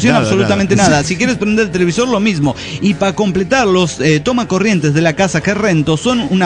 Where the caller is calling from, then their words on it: Río Colorado, Río Negro, Argentina; ¡Hola, qué tal! ¿Cómo están? … de Río Colorado, Río Negro, Argentina.